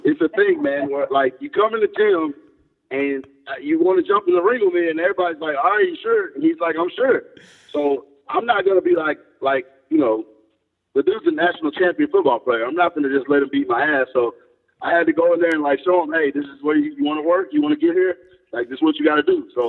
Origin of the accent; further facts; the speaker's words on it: Homewood, Alabama, United States; Birmingham, Homewood, Alabama.